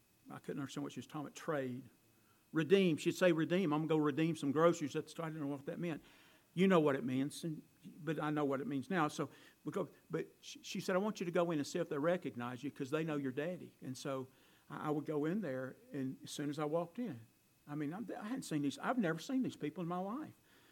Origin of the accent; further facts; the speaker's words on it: Fairhope, Alabama, United States; And my dad's from Fairhope. I was raised in Fairhope. I was born in Fairhope, if you know where Fairhope is.